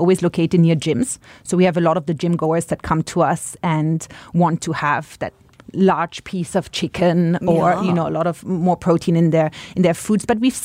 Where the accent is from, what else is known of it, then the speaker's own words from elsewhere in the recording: Singapore; So I think it was more for us when we moved back to Singapore. So mm-hmm. we grew up in Singapore. We mm-hmm. moved back after a few years.